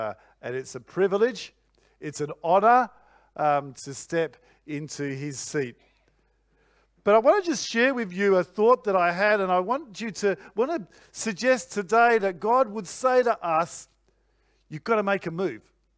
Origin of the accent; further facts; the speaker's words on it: Australia; I said, no, up here, I'm being an Australian who's very tall.